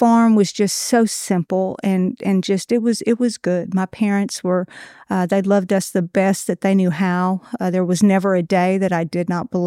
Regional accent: Texas, United States; And I grew up in the Panhandle outside of Amarillo.

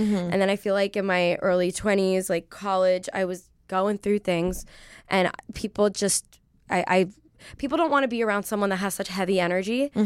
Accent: Pennsylvania, United States; I'm a Pennsylvania mm-hmm. girl.

